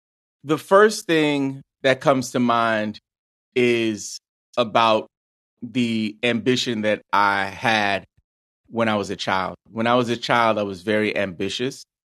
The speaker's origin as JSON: {"language": "English", "town": "New York City", "region": "New York", "country": "United States", "tie": "born or raised there", "said": "So I grew up in New York City to two immigrant parents. Both of my parents are from the West Indies, from Trinidad and Tobago."}